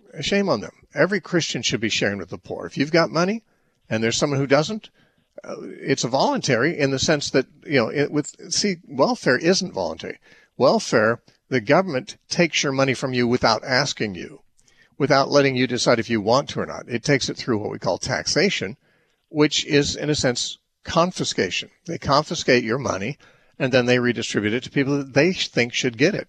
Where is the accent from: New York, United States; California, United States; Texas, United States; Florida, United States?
California, United States; Temecula; All right, we'll talk next to Waldo in Temecula, California, my hometown.